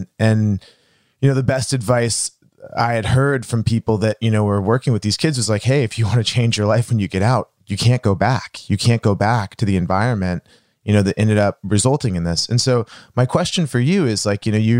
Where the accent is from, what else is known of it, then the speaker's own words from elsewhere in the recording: Dallas, Texas, United States; I'm from Dallas, Texas.